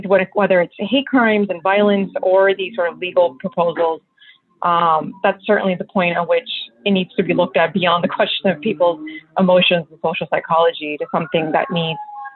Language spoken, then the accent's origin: English; United States; as an American Muslim, I can tell you that, you know, my community and me individually have been victim of that.